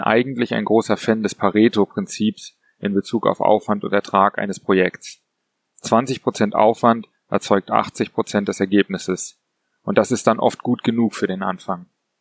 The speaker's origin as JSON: {"language": "German", "region": "Berlin", "country": "Germany", "said": "Vor knapp 6 Jahren kam ich nach Berlin zurück, um einen Billardsalon zu eröffnen. Ich bin Berliner und habe die Stadt schon oft verlassen."}